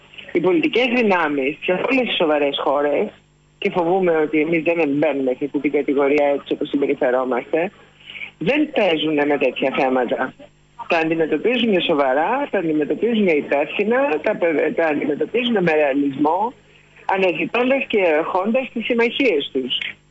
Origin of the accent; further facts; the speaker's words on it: Greece; Θεωρούσα πάντα ότι εκπροσωπώ τη χώρα μου, την Ελλάδα, την πατρίδα μου